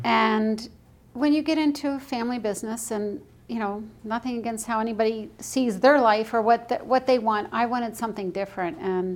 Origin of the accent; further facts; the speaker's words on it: Silver Spring, Maryland, United States; I grew up in Silver Spring, but I spent a lot of my summers and weekends in West Virginia